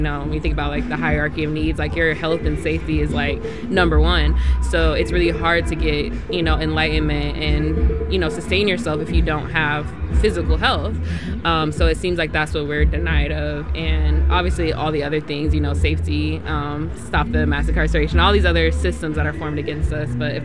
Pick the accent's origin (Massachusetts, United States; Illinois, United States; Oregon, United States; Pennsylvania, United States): Oregon, United States; Portland; Like growing up in Portland, I didn't have, like I said, any black doctors.